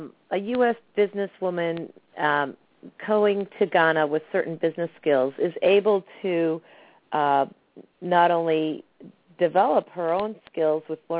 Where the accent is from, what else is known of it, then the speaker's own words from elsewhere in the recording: New Hampshire, United States; Because I think I grew up in New England, and quite frankly, we were not very ethnically diverse in New Hampshire.